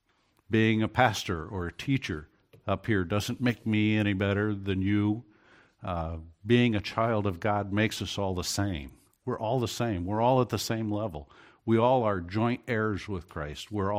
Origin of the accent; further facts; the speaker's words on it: Ohio, United States; But growing up in Ohio doesn't make me any less than y'all. And I did grow up near Kentucky, so I can say that clearly.